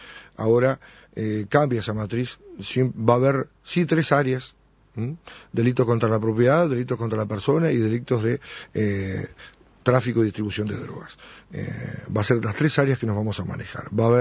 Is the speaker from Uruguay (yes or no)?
yes; Uruguay